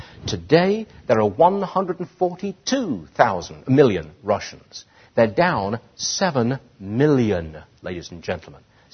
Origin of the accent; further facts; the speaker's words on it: England, United Kingdom; now in Hong Kong; I'm an Englishman, originally. Been here 35 years, but I'm still an Englishman.